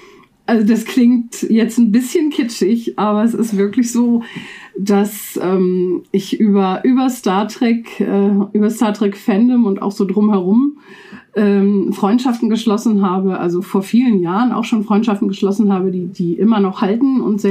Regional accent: Hamburg, Germany; Ich komme aus Hamburg, also wohne gar nicht so weit weg von Frank.

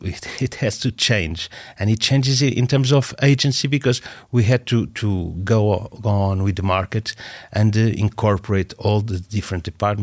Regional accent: Portugal; I come from Portugal

